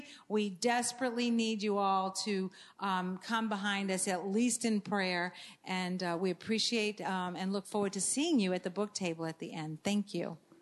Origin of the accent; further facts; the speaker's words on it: Maine, United States; I also wrote my testimony growing up in Maine in an ungodly home and dealing with the American culture